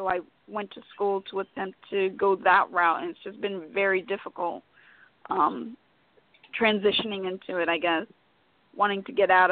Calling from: Atlanta, Georgia, United States; I'm calling from Atlanta, Georgia.

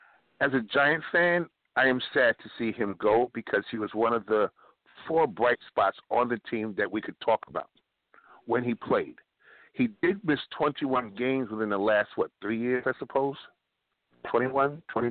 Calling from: Brooklyn, New York, United States; calling from Do or Die Bitch Type, Brooklyn, New York.

